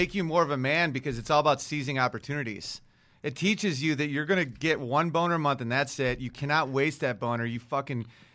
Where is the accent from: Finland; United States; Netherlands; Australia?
United States; But I'm American through and through, and I don't want to leave this country.